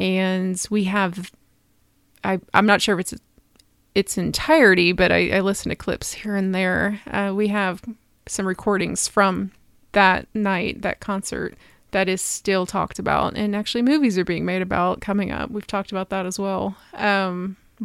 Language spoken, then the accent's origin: English; Ohio, United States; I grew up outside of Cincinnati, so I root for the Reds.